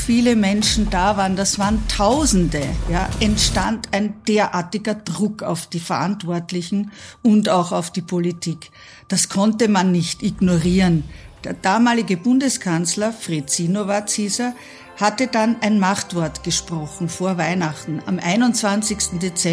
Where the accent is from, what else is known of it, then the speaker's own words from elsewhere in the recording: Hainburg an der Donau, Lower Austria, Austria; Ja, ich bin aus Hainburg an der Donau.